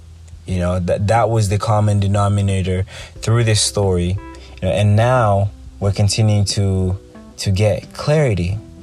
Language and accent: English; Kampala, Central Region, Uganda; I can even go back to my personal life when I was growing up in Uganda as a young kid